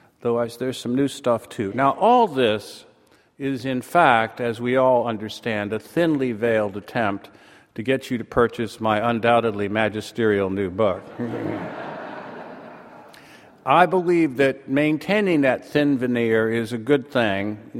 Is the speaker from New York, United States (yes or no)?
no; Massachusetts, United States; I came from Massachusetts and I brought good weather and the Boston Red Sox with me.